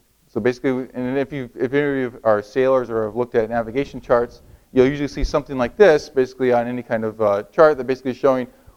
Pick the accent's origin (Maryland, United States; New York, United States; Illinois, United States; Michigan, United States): Michigan, United States; so I'm from Michigan, okay, so if I'm in this region